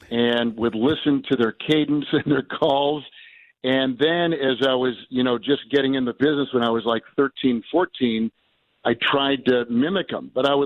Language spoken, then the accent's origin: English; Green Bay, Wisconsin, United States; I grew up in Green Bay. My dad was with the Packers for almost 4 decades. And so living there, football was intense.